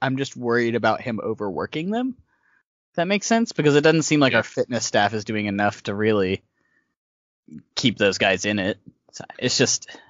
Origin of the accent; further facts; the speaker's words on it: United States; But I mean, to me as an American fan, like I'm used to like coaches changing a lot for different sports